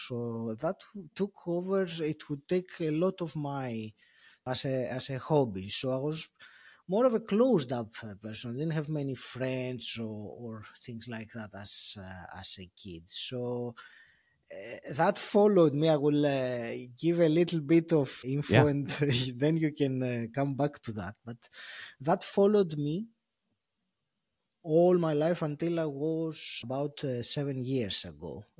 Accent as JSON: {"language": "English", "country": "Greece", "tie": "born or raised there", "said": "So I grew up in Greece in a very small place. My hometown was a small town."}